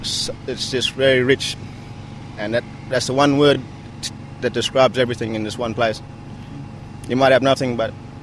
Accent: Broome, Western Australia, Australia; I grew up in Broome with my mother and my five sisters.

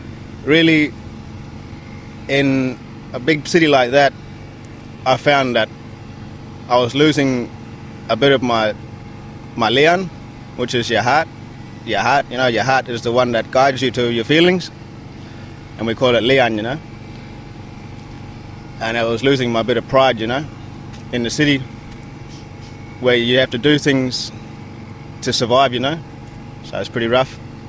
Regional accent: Broome, Western Australia, Australia; I grew up in Broome with my mother and my five sisters.

